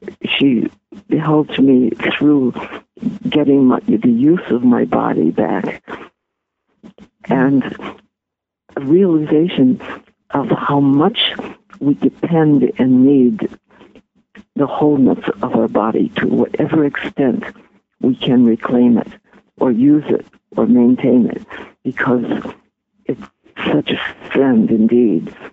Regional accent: Chicago, Illinois, United States; if I ever get to Heartland, which I hope to do because I come from Chicago

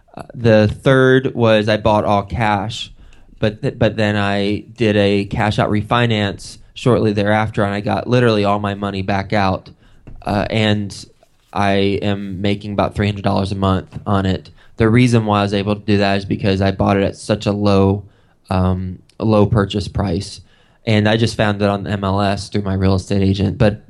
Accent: Texas, United States; moved away as an adult; also born or lived in New York City; my background is that I'm from Texas originally, went to Texas Tech University, and then graduated from there and went straight to New York City. So I went from cows and cotton to skyscrapers and pavement

